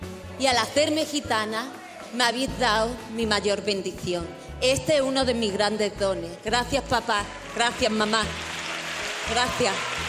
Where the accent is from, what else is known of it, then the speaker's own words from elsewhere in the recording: Granada, Andalusia, Spain; Yo soy gitana, soy actriz, soy de Granada, de la calle Elvira.